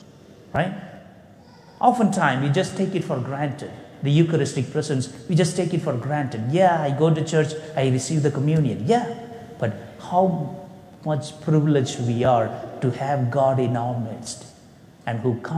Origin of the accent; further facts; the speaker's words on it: India; now in United States; I am from India and I am in St. Louis Center.